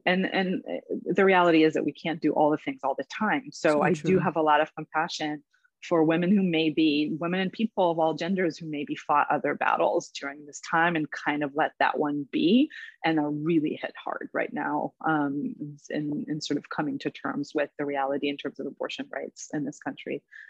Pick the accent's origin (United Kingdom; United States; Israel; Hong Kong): Israel; probably having to do with growing up in Israel and with all of the criticism that I have of the Israeli government and military